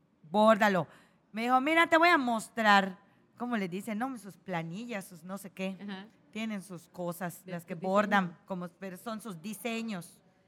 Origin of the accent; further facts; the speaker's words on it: Yucatán, Mexico; Como yo soy yucateca, yo yucatecos digo.